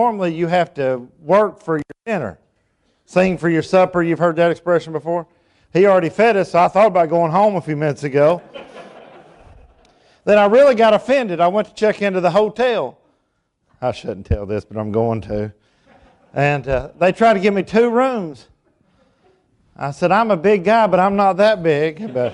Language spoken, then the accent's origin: English; Tennessee, United States; I grew up in East Tennessee. You'll be able to figure that out by my accent. I grew up about 30 minutes north of Knoxville in Campbell County, Tennessee.